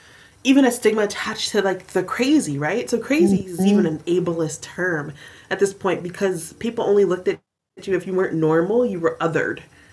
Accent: the South, United States; So one, being a Southerner, as you are as well, and I'm also a Black person, right?

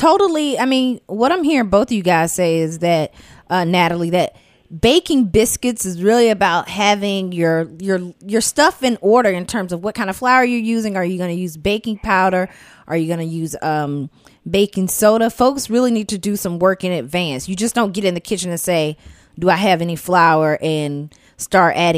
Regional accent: the South, United States; now in New York City, United States; I'm from the South, but I have this debate from folks here in New York City about flour.

